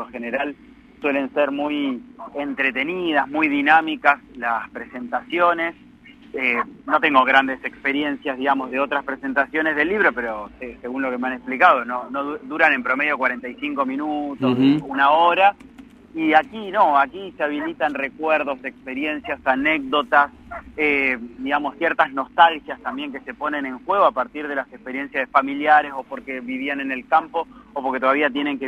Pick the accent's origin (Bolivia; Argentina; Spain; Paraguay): Argentina; Buenos Aires; now in Chubut, Argentina; Yo estudié en la universidad, me gradué y soy de Buenos Aires, no soy de aquí de Chubut